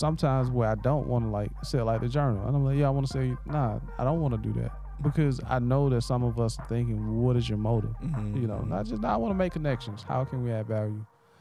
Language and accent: English; the South, United States; It just, I'm from the South, bro.